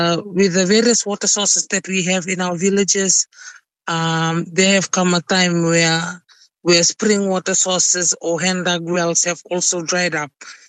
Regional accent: Nazula, Western Division, Fiji; I am from Nazula village in Yasawa, Fiji, with maternal links to Lama Lama Vanomba Lavo in the Lau group.

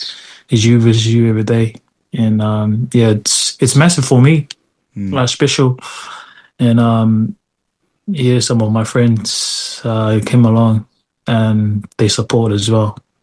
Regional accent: Mailele, Samoa; moved away as an adult; Yeah, so I'm from Mailele. I grew up there, moved out in 2007, played most of my rugby for Mailele.

